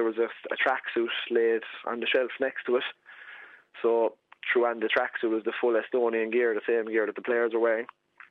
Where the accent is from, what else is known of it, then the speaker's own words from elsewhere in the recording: Cork, Munster, Ireland; look, lads, I'm from Cork and from Ireland, and so any chance I could sit with you.